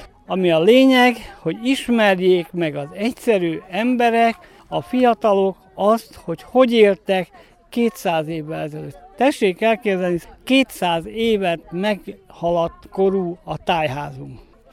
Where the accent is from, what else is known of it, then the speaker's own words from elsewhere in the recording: Battonya, Békés, Hungary; Batonyáról jöttem, Helytörténeti Egyesületnek tagja vagyok.